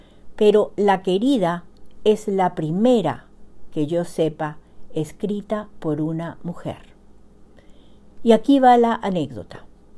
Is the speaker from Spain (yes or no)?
no; Paraguay; now in Bedford, United States; llego hasta ustedes desde Bedford, Massachusetts, con otro cuento de la producción narrativa de mi país natal, Xeretamí, Paraguay, situado en el corazón de América del Sur.